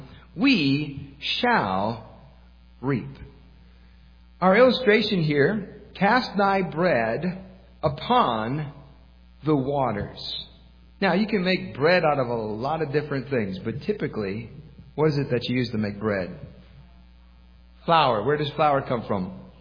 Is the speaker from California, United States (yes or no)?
no; Michigan, United States; She's from Maine. I'm from Michigan.